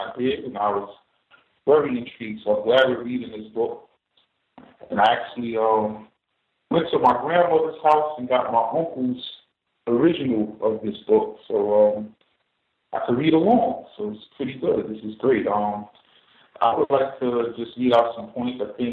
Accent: New York, United States; Good evening to all. … from New York.

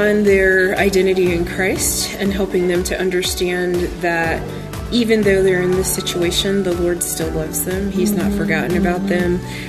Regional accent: San Diego, California, United States; moved away as an adult; I'm a military brat. I grew up in San Diego and then moved to the East Coast as an adult.

